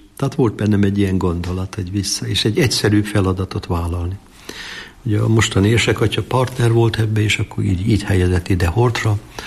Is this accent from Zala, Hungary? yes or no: no; Jászapáti, Jász-Nagykun-Szolnok, Hungary; born there; én jászapáti születésű vagyok